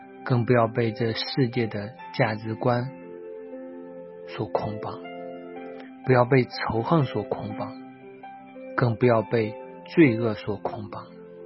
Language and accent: Chinese; China; 我们中国人讲究四十不惑，五十知天命，六十而顺，七十随心所欲不逾矩。